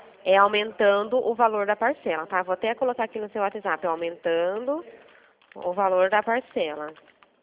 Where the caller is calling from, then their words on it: Limeira, São Paulo, Brazil; aqui da cidade de Limeira